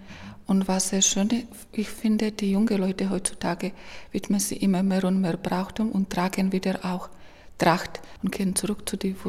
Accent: Slovakia; Also Slowakei ist zwar meine Heimat, aber für mich gleichzeitig auch mein Urlaubsland, wo ich meinen Urlaub verbringe.

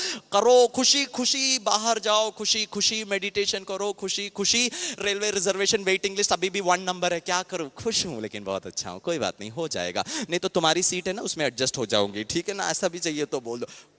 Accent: Mumbai, Maharashtra, India; मैं मुंबई से हूँ, मैं काफ़ी लोगों को काउंसिल करता हूँ.

